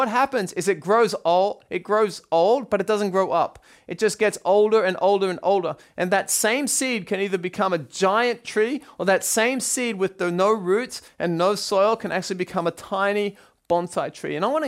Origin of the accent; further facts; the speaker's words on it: Australia; And actually in Australia, I'm from Australia, in case you haven't noticed by now